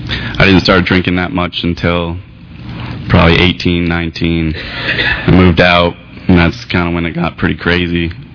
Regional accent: Connecticut, United States; I come from Connecticut, so stayed in the woods for about 3 months.

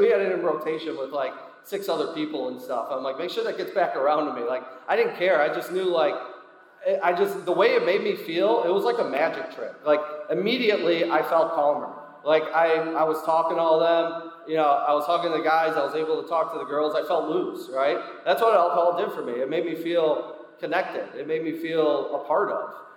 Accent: Chicago, Illinois, United States; We live in, like, a two-flat apartment in Chicago. I'm from Chicago

